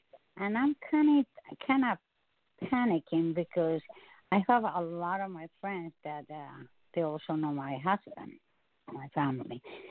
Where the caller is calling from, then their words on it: Oak Creek, United States; Hi, Stephanie, and I'm from Oak Creek.